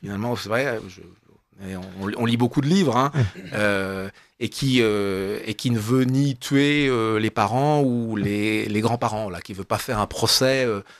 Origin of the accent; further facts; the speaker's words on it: Bourges, Centre-Val de Loire, France; now in Paris, France; On reste toujours un provincial. Moi, je suis un petit berrichon, un berruyer. Je suis né à Bourges.